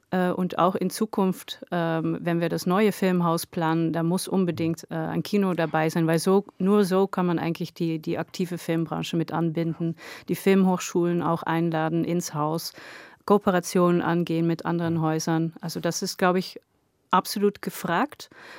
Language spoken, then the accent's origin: German; Netherlands; also born or lived in Eastern Europe; now in Germany; ich komme aus den Niederlanden, habe viel in Osteuropa gearbeitet, da ist Deutschland natürlich genau dazwischen